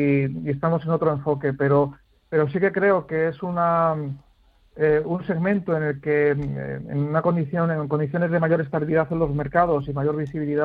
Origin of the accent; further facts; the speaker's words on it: Salamanca, Castile and León, Spain; Este paisano mío, porque yo también soy de Salamanca